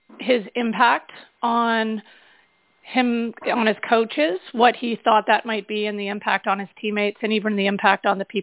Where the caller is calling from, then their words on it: Vancouver, British Columbia, Canada; nice to meet all of you. I'm calling from Vancouver, Canada.